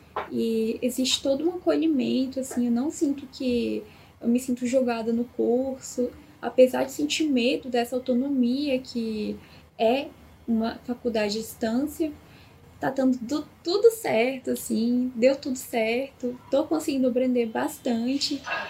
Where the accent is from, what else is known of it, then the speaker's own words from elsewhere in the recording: Taguatinga, Federal District, Brazil; sou de Taguatinga, Distrito Federal